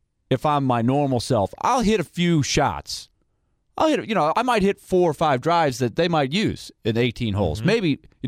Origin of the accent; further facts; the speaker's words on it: Orlando, Florida, United States; And there was one called Pirate's Cove when I was growing up in Orlando.